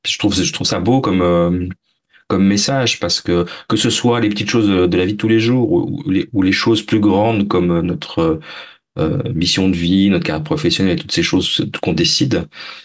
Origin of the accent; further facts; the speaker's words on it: Brittany, France; et moi je suis français, mais je viens de la région bretonne, donc pas très loin de la région bretonne